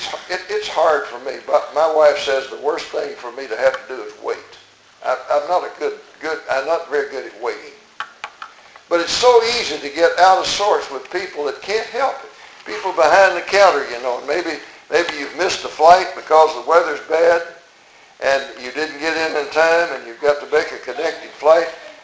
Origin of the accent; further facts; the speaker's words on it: Virginia, United States; When I was growing up in Virginia, we lived up in the woods, really.